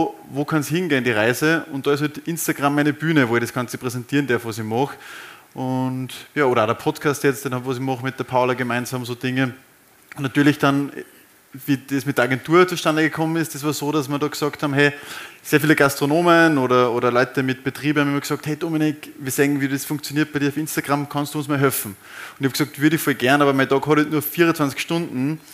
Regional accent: Oberkappel, Upper Austria, Austria; oder der Oberkappel, oder wo ich herkomme, das ist halt meine Basis

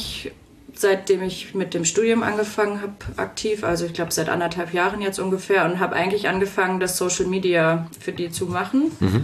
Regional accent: North Rhine-Westphalia, Germany; moved away as an adult; now in Fulda, Germany; Also ich bin aufgewachsen im Ruhrgebiet, war total begeistert dort, so als Jugendliche

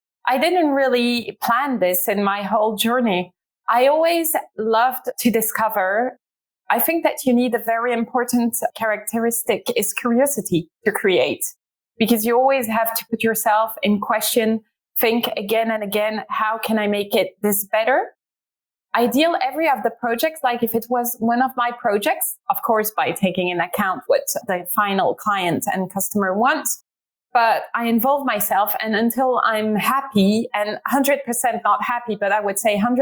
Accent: Ghent, Flanders, Belgium; now in London, United Kingdom; Ghent, because it's my hometown.

